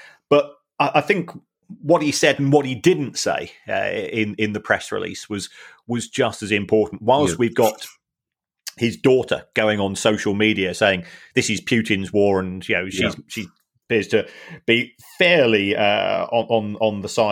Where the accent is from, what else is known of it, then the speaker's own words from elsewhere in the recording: London, United Kingdom; born there; I was born in London.